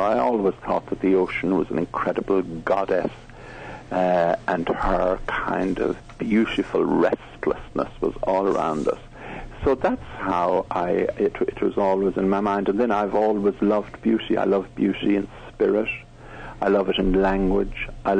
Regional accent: Munster, Ireland; born there; I was born in the Burn in County Clare, which is this amazing limestone landscape where all the shapes of the stones are different

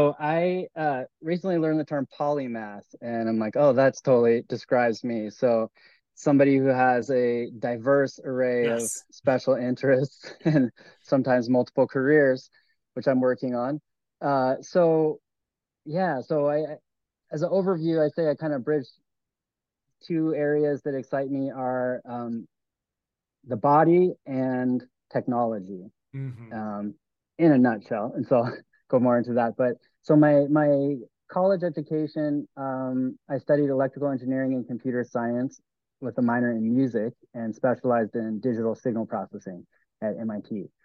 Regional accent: Anchorage, Alaska, United States; born there; I lived in California most of my adult life. I was born in Anchorage, Alaska. I went to school back east, and then I went to grad school at Stanford

